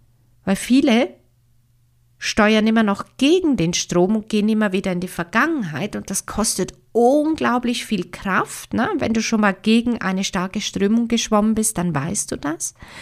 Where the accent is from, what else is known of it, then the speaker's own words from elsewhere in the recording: Switzerland; ich bin aus der Schweiz